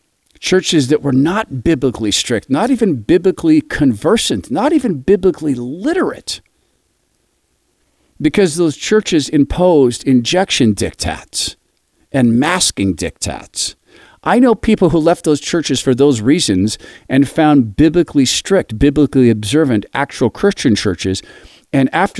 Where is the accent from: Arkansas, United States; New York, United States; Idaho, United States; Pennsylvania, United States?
Idaho, United States; Even in my home state of Idaho, thought of as very conservative.